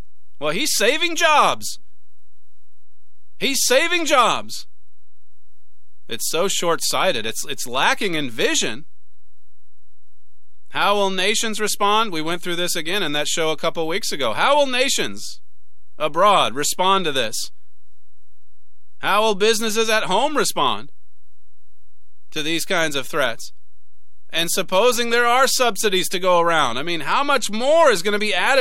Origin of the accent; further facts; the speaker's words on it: United States; I mean, look, I'm an American.